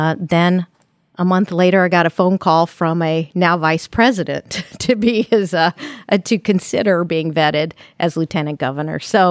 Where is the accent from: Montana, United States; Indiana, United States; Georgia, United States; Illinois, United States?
Indiana, United States; Yes, we're all German Catholics down there, located, you know, with a monastery in my hometown and a seminary, St. Meinrad, just down the road